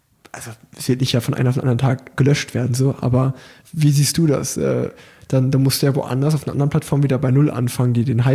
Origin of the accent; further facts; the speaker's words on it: Germany; born there; ich wurde auch in Deutschland geboren.